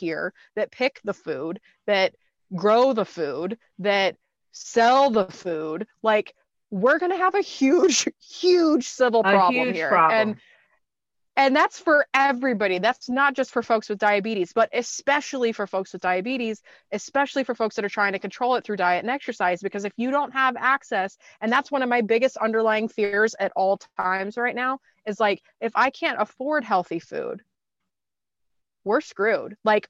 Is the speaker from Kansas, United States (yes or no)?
yes; Kansas, United States; also born or lived in Tampa / Chicago / Austin; now in California, United States; so I grew up in Kansas and then I lived in Tampa and I lived in Chicago and I lived in Austin.